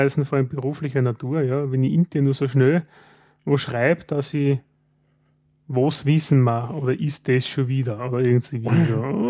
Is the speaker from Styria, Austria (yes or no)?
yes; Styria, Austria; Und als Steirer denkt man, so lang arbeiten.